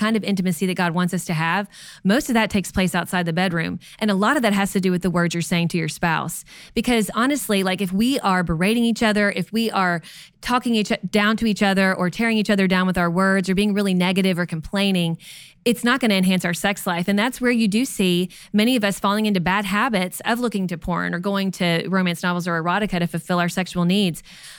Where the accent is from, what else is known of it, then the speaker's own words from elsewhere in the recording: Kentucky, United States; we're from Kentucky originally. We say cussing.